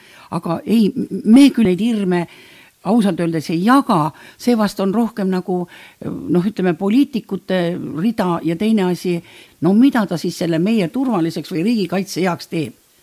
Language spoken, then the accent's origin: Estonian; South Estonia, Estonia; vaat mina olen Lõuna-Eestist ja seal öeldakse ka asju õige nimega